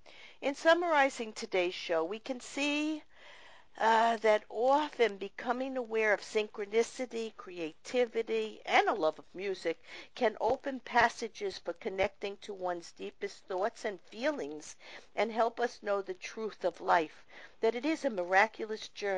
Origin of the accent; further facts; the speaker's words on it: Brooklyn, New York, United States; I came from the same roots as you, and I came from Brooklyn, and I came and lived in a very practical, methodical way of living